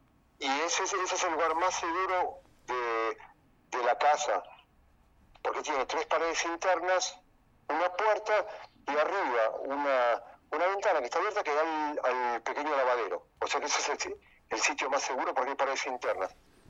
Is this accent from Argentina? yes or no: yes; Argentina; cuando me detectaron al hablar en hebreo el acento: ah, me dicen, vos sos argentino, sí.